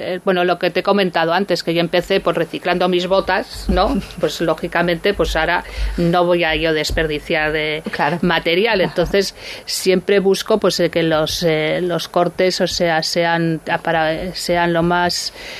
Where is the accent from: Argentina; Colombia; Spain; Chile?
Spain; San Sebastián, Basque Country; como soy donostiarra, pues algo tendré ahí metido